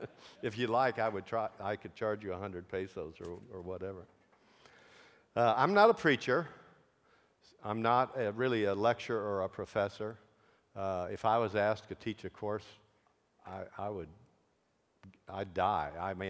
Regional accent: United States; And I'm from the United States, of course.

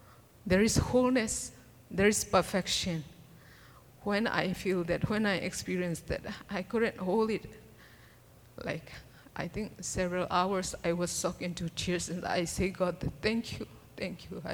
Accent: Kalaymyo, Myanmar; English is a second language; I'm from Myanmar. I came from this northwestern part of Myanmar. My hometown is Kalimyok.

